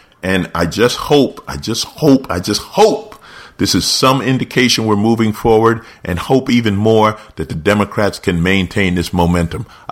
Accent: New York, United States; You know, I'm a Clipper fan, but I grew up in New York. The Knicks were my team.

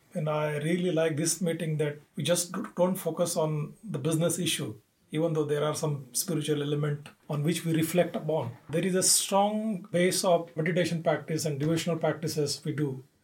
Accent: India; English is a second language; As Indian, we always love doing cultural things and singing song or dancing or doing devotional things.

